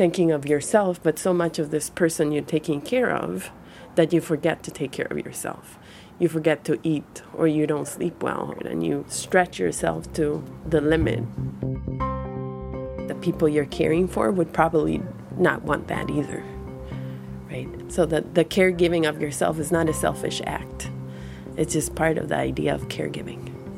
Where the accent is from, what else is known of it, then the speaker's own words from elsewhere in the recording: Costa Rica; I was born and raised in Costa Rica.